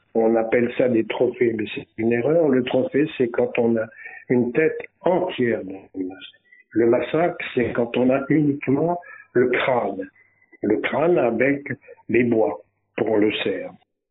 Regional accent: Saint-Calais, Pays de la Loire, France; born there; Je suis bientôt octogénaire. J'habite Conneret. Je suis né à Saint-Calais, dans une petite ville où j'avais des activités de terrien.

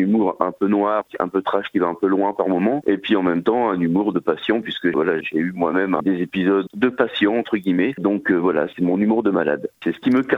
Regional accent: Hauts-de-France, France; que je suis Picard, donc je suis pas du tout anglais ou américain

